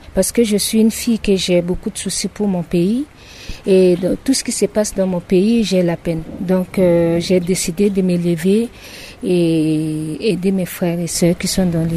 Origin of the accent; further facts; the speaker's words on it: Carnot, Mambéré-Kadéï, Central African Republic; moi, je suis déjà une femme, une fille de Centrafrique. Déjà, dans notre capitale, c'est le même problème. Mais comme moi, je viens de Carnot